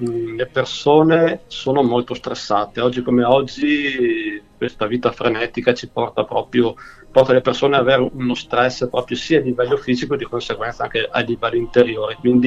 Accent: Megliadino San Fidenzio, Veneto, Italy; sono di Borgo Veneto, precisamente da Migliadino San Fidenzio.

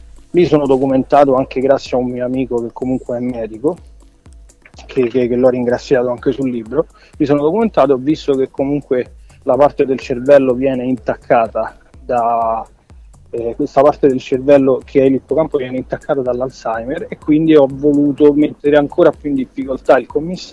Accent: Rome, Lazio, Italy; Io sono di Roma, quindi mi è venuto spontaneo

